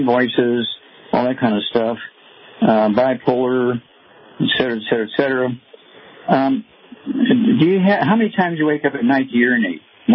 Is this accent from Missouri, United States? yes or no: yes; Missouri, United States; Let's start out in Missouri, my home state.